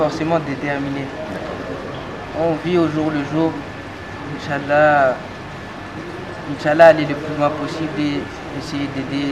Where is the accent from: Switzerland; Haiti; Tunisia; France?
France; Paris, Île-de-France; born there; moi je suis né en France, à Paris. J'ai maintenant 19 ans. 20 ans, pardon.